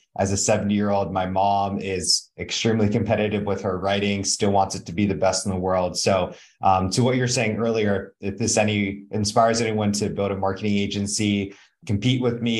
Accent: Pittsburgh, Pennsylvania, United States; moved away as an adult; now in San Diego, United States; Born and raised in Pittsburgh. First, spent my first 25 years there until I moved out to San Diego in June of 2014.

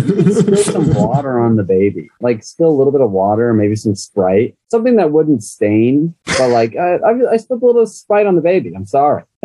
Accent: Arizona, United States; I'm from Arizona, so I know a lot of lizard facts.

